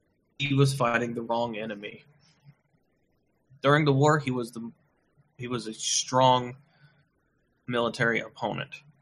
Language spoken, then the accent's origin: English; United States; So to identify with my home country, the United States, enough to be able to give up my morals would be reprehensible to me.